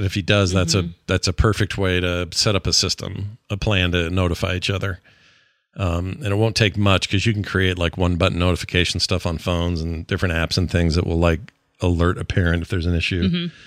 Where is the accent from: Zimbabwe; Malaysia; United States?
Zimbabwe; I'm from Zimbabwe and I have South African aunts and uncles and grew up there.